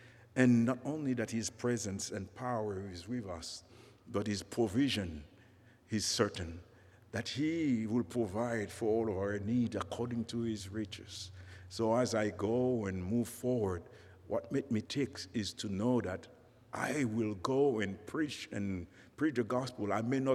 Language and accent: English; Haiti; English is a second language; And I'm from Haiti